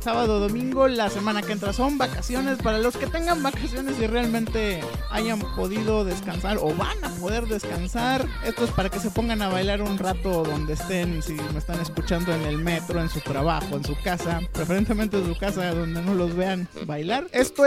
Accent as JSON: {"language": "Spanish", "country": "Mexico", "said": "Se le despidió muy cariñosamente, como somos los mexicanos siempre."}